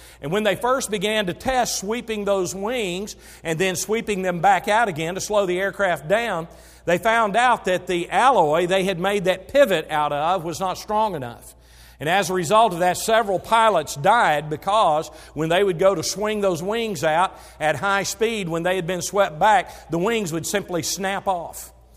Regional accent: Waco, Texas, United States; I grew up near Waco, Texas, and in an area where the testing of Air Force aircraft took place quite often.

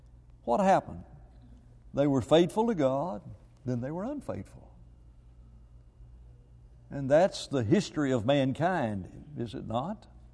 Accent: West Palm Beach, Florida, United States; all of a sudden he knew I was from West Palm.

